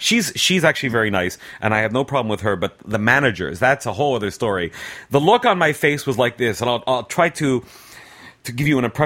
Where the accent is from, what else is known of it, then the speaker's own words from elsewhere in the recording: Montreal, Quebec, Canada; now in Asia; when I was very young, growing up in Montreal, Canada.